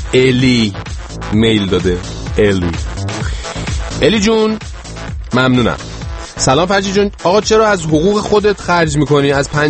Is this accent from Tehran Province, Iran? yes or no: yes; Tehran, Tehran Province, Iran; ولی خودم تهران به دنیا آمدم، بزرگ شدم. بچه چی؟ ناف تهرونه.